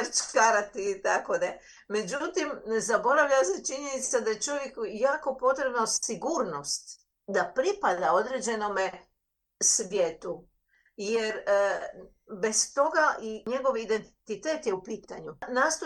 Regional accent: Croatia; mi smo Hrvati, mi imamo Hrvatsku državu

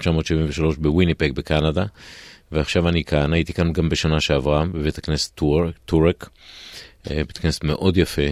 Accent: Kiryat Tivon, Northern District, Israel; also born or lived in Petah Tikva; אני נולדתי פתח תקווה, בגיל 10 בערך עברתי לגור בקריית טבעון, ואז עברתי ללמוד בישיבה תיכונית בנחלים

